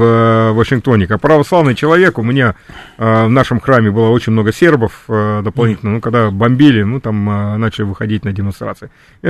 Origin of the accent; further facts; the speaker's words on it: Luhansk, Luhansk Oblast, Ukraine; also born or lived in Pittsburgh; now in United States; я родом с Луганска. В 79-м году мой отец был диссидент, мелкий диссидент, вывез семью из Советского Союза, переехали в Америку